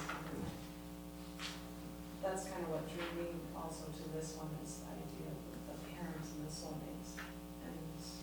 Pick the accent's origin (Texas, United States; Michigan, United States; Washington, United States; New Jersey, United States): Washington, United States; Spokane; I'm from Spokane.